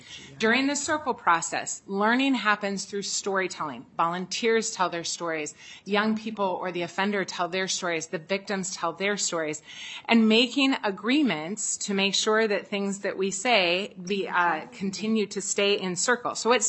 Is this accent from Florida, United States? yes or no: no; Minnesota, United States; I'm from Yellow Medicine County, which is actually a small county in western Minnesota.